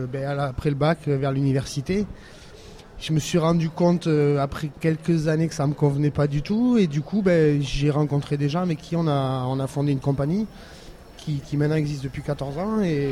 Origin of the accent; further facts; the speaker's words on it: Auch, Occitanie, France; moved away; also born or lived in Limousin; au moment où je suis parti d'Auch en suivant mes parents, je suis arrivé en Limousin